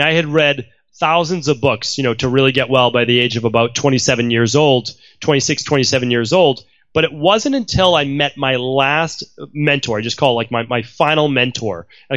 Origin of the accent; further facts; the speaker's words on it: Medford, Massachusetts, United States; I mean, the truth is I grew up in Medford, Massachusetts.